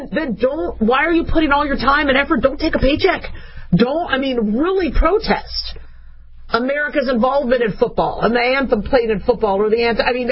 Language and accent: English; United States; But for me, I'm an American, so I can't country swap.